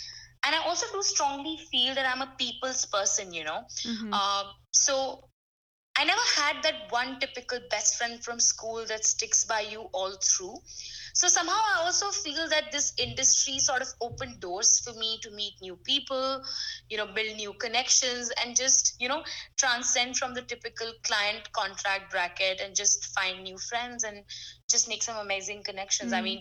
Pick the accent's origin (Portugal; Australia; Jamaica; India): India; Varanasi, Uttar Pradesh; it's in this beautiful place called Varanasi, which I proudly call my hometown